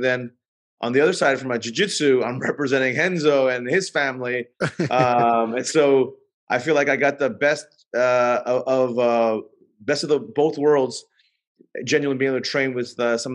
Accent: Thailand; I grew up in Thailand, so I'm originally from Thailand, and I started Muay Thai at 13 years old in Thailand.

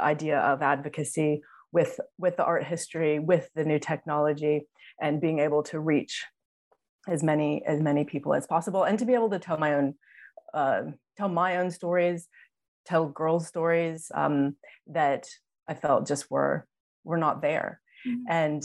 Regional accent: the South, United States; also born or lived in New York City; I am originally from the South of the United States. I grew up mostly moving around

